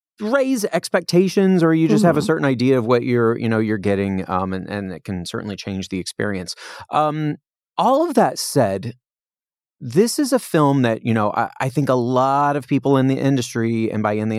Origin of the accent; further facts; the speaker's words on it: Indiana, United States; now in Los Angeles, United States; you know, when you're a little kid growing up in Indiana, you don't know that there's a thing called this Oscar nominees luncheon until, you know, you get